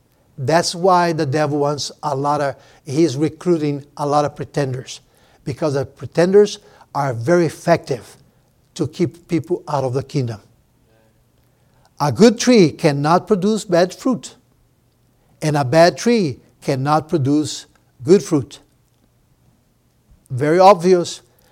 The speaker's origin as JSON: {"language": "English", "country": "Brazil", "second_language": "English", "said": "a dear lady from my home state in Brazil"}